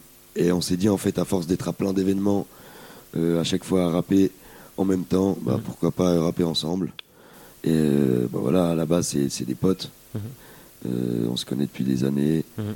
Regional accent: Lausanne, Vaud, Switzerland; nous, on vient tous de Lausanne et il y a quand même un gros manque d'événements et de mise en lumière des artistes locaux

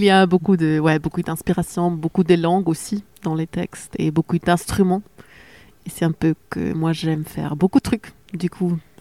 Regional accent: Switzerland; first language Swiss German; French is a second language; Donc normalement aussi les morceaux en suisse allemand, j'écris pas longtemps, j'écris en 10 minutes et c'est tout sorti

